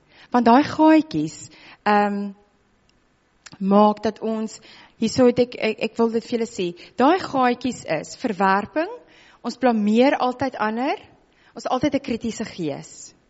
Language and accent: Afrikaans; Hopefield, Western Cape, South Africa; now in Stellenbosch, South Africa; Ek kom uit Hopefield uit, ons het, voordat ons op Stellenbosch nou geblei het, in Hopefield geblei